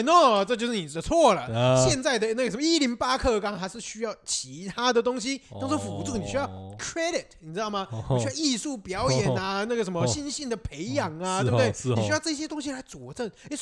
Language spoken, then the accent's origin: Chinese; Taiwan; 今天身为一个台湾人，你只要理科型，你就可以选择是否要走工科。